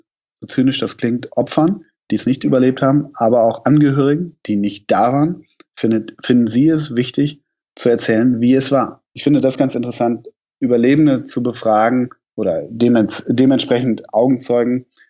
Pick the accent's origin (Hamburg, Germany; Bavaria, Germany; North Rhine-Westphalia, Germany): Hamburg, Germany; ich komme ja aus Hamburg